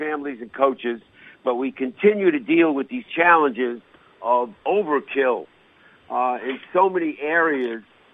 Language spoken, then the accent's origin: English; New York, United States; accent: New York; I'm a little under the weather today with a cold, so if I sound a little nasally, it's besides my New York accent.